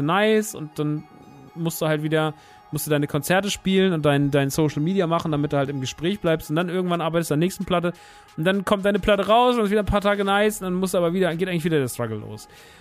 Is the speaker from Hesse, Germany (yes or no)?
yes; Rodgau, Hesse, Germany; alte Heimat, eher eine kleine Stadt in der Nähe von Offenbach und Frankfurt und so und Dietzenbach und Aschaffenburg und sowas. Da irgendwo in der Mitte liegt Rottgau